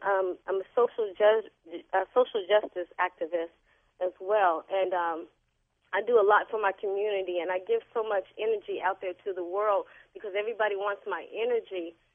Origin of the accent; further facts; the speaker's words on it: Portland, Oregon, United States; Yes, I'm from Portland, Oregon, and I see ships all the time outside of my house.